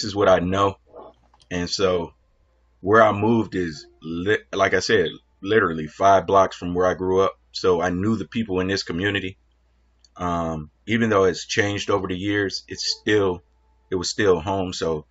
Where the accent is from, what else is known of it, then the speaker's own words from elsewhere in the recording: Detroit, Michigan, United States; So born and raised Detroit, Michigan. Love it. Left the city for about 12 years